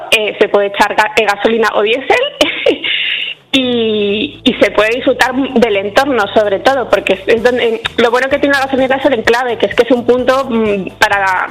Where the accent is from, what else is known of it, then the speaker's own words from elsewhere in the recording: Villanueva de Alcorón, Castilla-La Mancha, Spain; Pues mi pueblo se llama Villanueva de Alcorón y está a las puertas del Alto Tajo, en Guadalajara.